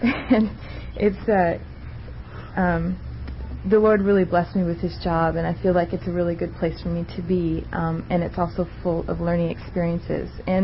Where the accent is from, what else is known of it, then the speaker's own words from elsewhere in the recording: Menlo Park, California, United States; I'm from from Menlo Park, California